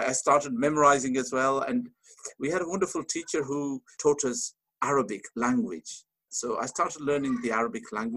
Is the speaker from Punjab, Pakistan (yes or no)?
yes; Punjab, Pakistan; So I was born in Pakistan, and I grew up in a village, a very beautiful village in Punjab, near Islamabad, the capital of Pakistan.